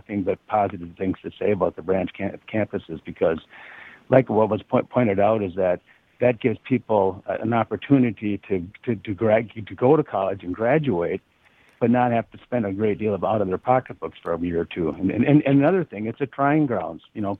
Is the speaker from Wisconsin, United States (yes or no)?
yes; Chippewa Falls, Wisconsin, United States; I grew up in Chippewa Falls, and I had opportunities to go to UW-Eau Claire as well as UW La Crosse